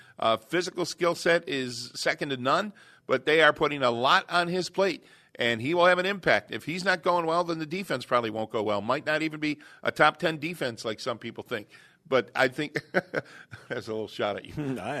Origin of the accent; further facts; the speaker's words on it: Lockport, New York, United States; now in Orchard Park, United States; And I've lived in Orchard Park now for 25 years. Never compare weather with my friends because I grew up in Lockport.